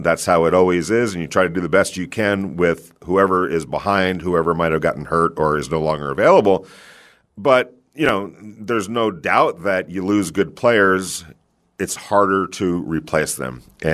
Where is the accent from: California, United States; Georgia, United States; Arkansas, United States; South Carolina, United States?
California, United States; I grew up in Southern California. So Las Vegas was always available, you know, and easily accessible to those of us in SoCal.